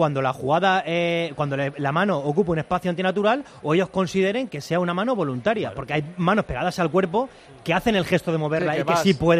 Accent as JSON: {"language": "Spanish", "town": "Mérida", "region": "Extremadura", "country": "Spain", "said": "yo soy de Mérida?"}